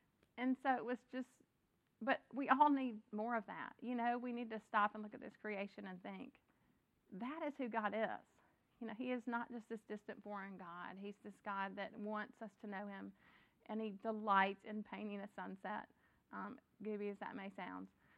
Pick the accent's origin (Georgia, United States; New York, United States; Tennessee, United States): Tennessee, United States; Memphis; I grew up in Memphis